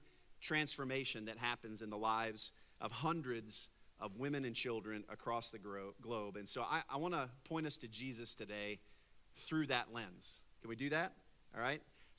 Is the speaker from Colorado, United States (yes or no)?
no; Indianapolis, Indiana, United States; it was 1 degree. And, you know, we are from Indianapolis.